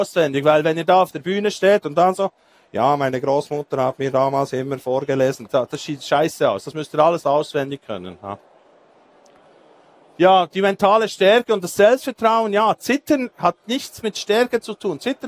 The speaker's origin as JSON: {"language": "German", "town": "Thun", "region": "Bern", "country": "Switzerland", "said": "Ich komme aus Thun. Thun ist für die, die es nicht wissen, etwa so, ich würde jetzt mal sagen, in diese Richtung. Es hat da Berge und Seen."}